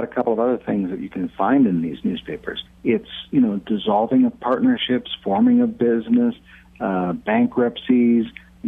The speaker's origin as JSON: {"language": "English", "region": "California", "country": "United States", "said": "I am a person from California"}